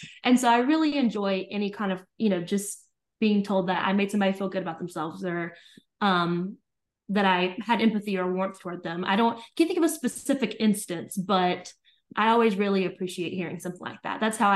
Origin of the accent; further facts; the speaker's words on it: Georgia, United States; Yeah. So I kind of grew up all over Georgia.